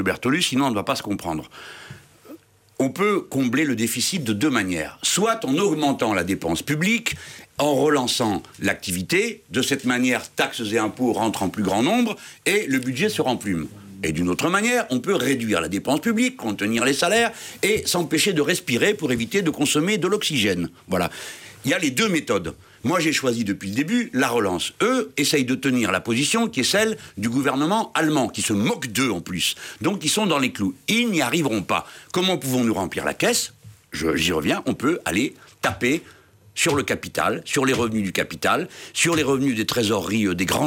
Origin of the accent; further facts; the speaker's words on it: Tangier, Tanger-Tetouan-Al Hoceima, Morocco; Les usines qui sont à Tanger, ma ville natale